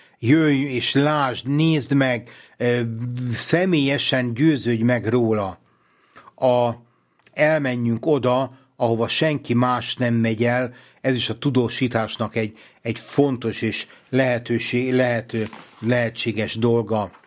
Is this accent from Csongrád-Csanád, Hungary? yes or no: no; Budapest, Hungary; hogyha én itt budapestiként beszélek valamilyen eseményről